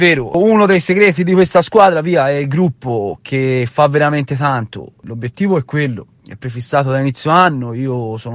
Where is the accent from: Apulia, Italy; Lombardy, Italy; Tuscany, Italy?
Tuscany, Italy; Pontassieve; se riuscirò a vincere un campionato a Pontassieve, anche se ad ora, come si suol dire, dai, sono di contorno, e però ci tengo, è la squadra del mio paese